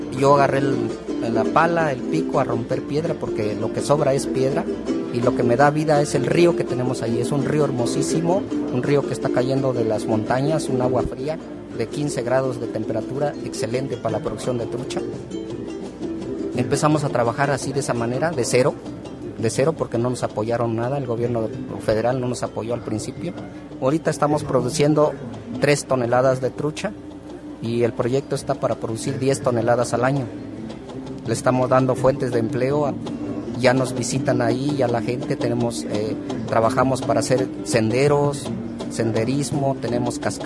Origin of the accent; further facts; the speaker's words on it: Hidalgo, Mexico; venimos de la Sierra Otomitepegua.